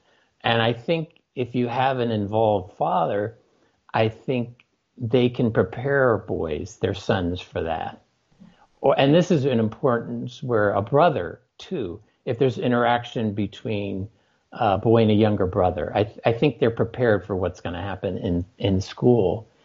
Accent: San Francisco, California, United States; And, you know, I grew up in San Francisco and the Bay Area, fairly liberal.

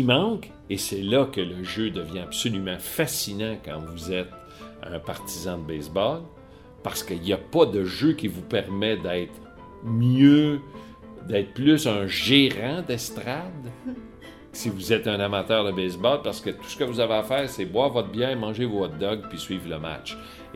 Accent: Saint-Hyacinthe, Quebec, Canada; comme moi je suis de Saint-Hyacinthe, hein?

